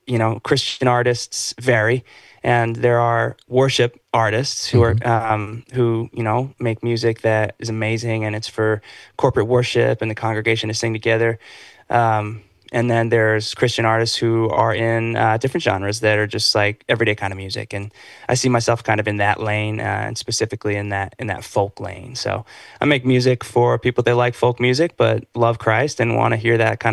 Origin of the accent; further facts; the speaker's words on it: Madison, Connecticut, United States; So I grew up in the Northeast, just a seaside, kind of a coastal town there in New England, specifically Madison, Connecticut.